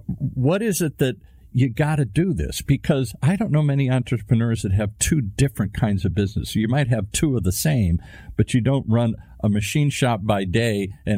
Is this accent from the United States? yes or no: no; Ireland; I'm an Irishman.